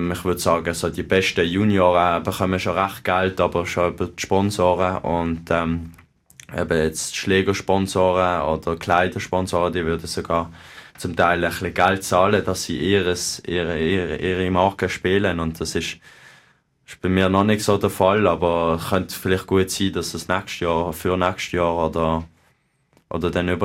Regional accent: Switzerland

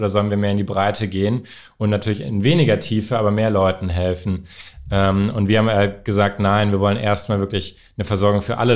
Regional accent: Berlin, Germany; Ich bin in Berlin aufgewachsen

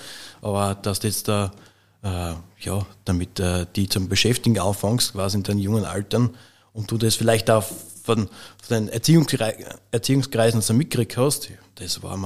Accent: Vorau, Styria, Austria; Ich bin in Vorau aufgewachsen, also über den Berg drüber.

